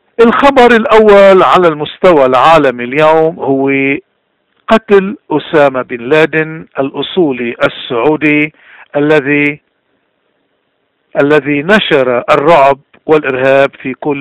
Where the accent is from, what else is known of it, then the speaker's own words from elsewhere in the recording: Lebanon; حق الاقتراع مؤمن نحن قانونا كلبنانيين مغتربين